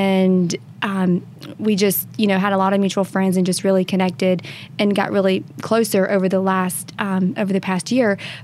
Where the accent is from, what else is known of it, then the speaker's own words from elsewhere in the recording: Myrtle Beach, South Carolina, United States; I grew up in Myrtle Beach, so I would do bikini contests.